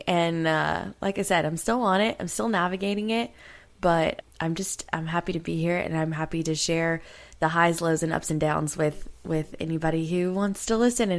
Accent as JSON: {"language": "English", "region": "the South", "country": "United States", "tie": "born or raised there", "said": "I grew up in the South."}